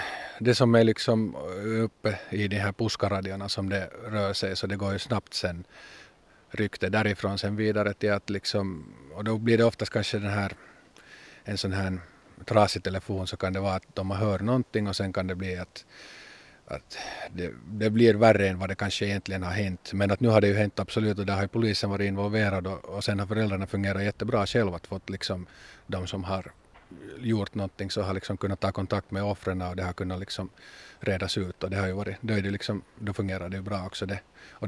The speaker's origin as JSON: {"language": "Swedish", "town": "Kauniainen", "region": "Uusimaa", "country": "Finland", "tie": "born or raised there", "said": "Och jag är själv uppvuxen i Grankulla och det där."}